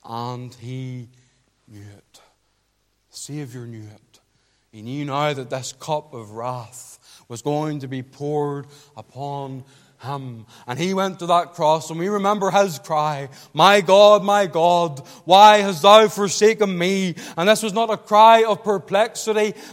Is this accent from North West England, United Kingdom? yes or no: no; Portavogie, Northern Ireland, United Kingdom; You know, I was brought up in Port of Ogie. Like many here, I was brought up by the seaside, by the harbour.